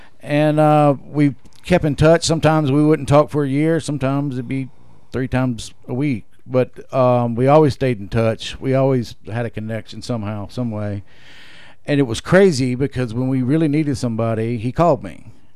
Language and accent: English; Fairhope, Alabama, United States; I own a couple of restaurants in Fairhope, born and raised in Fairhope, same as Billy.